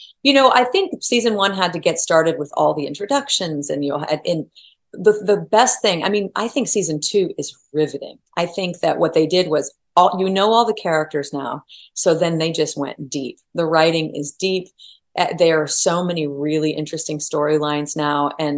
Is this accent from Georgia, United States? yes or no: no; Oklahoma, United States; No, I grew up in Western Oklahoma. I didn't visit New York until I was 21 years old.